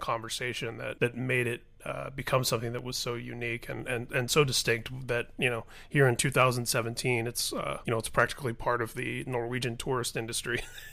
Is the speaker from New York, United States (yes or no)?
no; Indiana, United States; For me, I grew up in Indiana, which is, a pretty nowhere part of America, so-called flyover country.